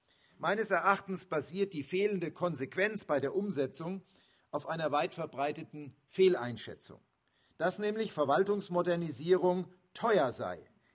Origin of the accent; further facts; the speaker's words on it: Hesse, Germany; ich bin Hesse